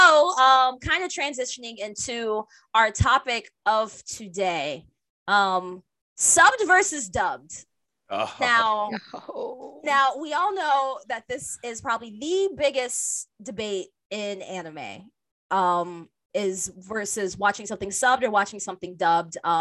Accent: United States; Yeah, I'm American.

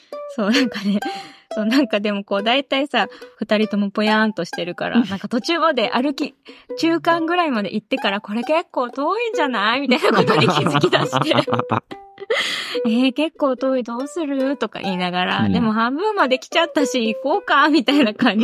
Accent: Kanto, Japan; now in Kyushu, Japan; 私は関東の出身で、うん、今、九州に暮らしてるんだけど

